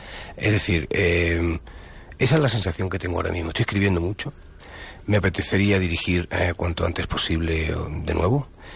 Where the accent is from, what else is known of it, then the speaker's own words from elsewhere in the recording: Málaga, Andalusia, Spain; Sobre todo en Málaga. ¿Qué van a pensar en mi tierra, ¿no?